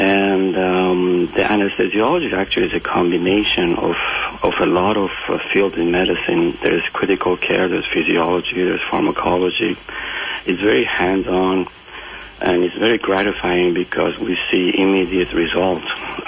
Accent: Iran; life was not bad. I mean, it was a very civilized, industrial country in the beginning, and very educated people with good education.

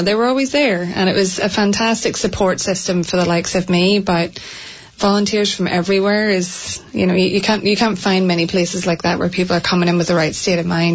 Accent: Ireland; moved away; because like I said, I'm originally from Ireland. So all of my family is in Ireland.

